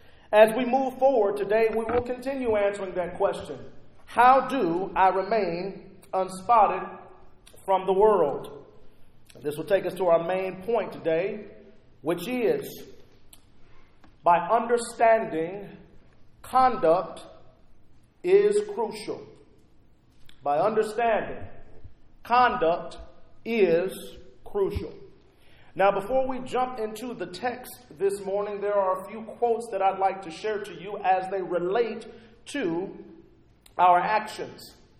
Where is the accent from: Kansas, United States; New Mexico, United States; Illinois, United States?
Illinois, United States; Rockford; part of my hometown in the audience today.